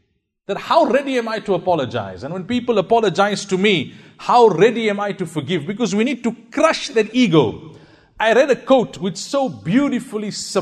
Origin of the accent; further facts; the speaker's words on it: South Africa; You know, I come from South Africa